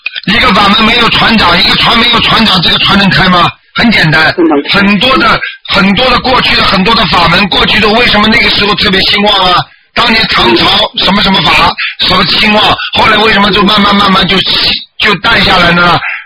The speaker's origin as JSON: {"language": "Chinese", "country": "China", "said": "我们的老夫子，我们中国人的祖宗圣人，他讲的话会错的"}